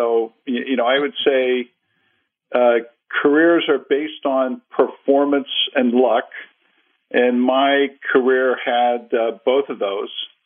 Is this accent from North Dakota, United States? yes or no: no; Cincinnati, Ohio, United States; Yeah, Barry, I grew up in Cincinnati, Ohio. My dad was a career kind of manufacturing guy in our aviation business.